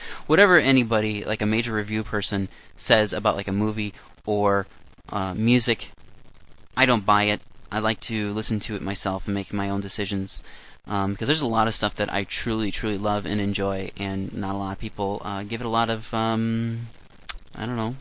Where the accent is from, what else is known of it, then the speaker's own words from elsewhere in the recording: Iowa, United States; being in Iowa, growing up in Iowa, and having the lack of hockey